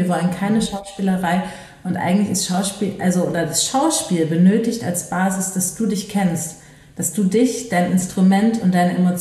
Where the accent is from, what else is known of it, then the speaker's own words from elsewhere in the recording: Düsseldorf, North Rhine-Westphalia, Germany; Aber ich komme aus Düsseldorf